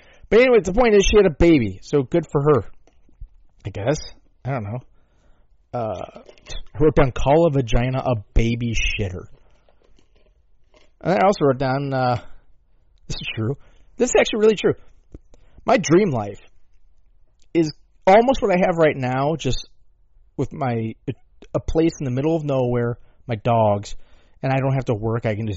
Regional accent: Chicago, Illinois, United States; Again, like I say, I'm from Chicago here.

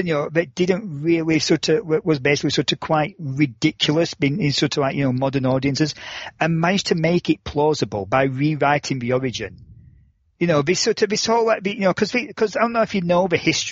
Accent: United Kingdom; It's being British and everything.

